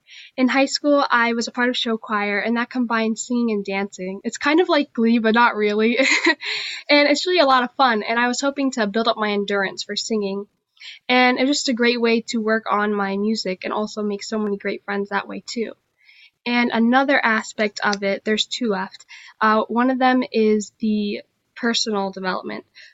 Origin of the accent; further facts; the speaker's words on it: Somerset, Massachusetts, United States; also born or lived in Fall River; I was born in Fall River, and I'm raised right next door in Somerset, so I couldn't think of anything better than representing my home.